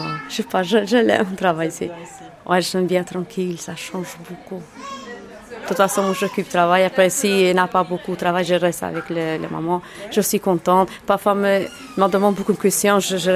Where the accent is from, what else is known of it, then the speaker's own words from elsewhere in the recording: Kosovo; je viens du Kosovo.